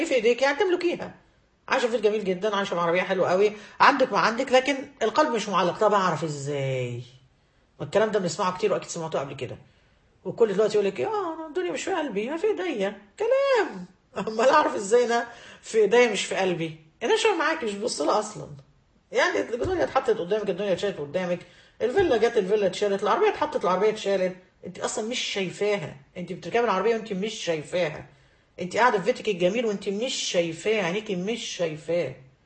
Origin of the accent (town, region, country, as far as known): Egypt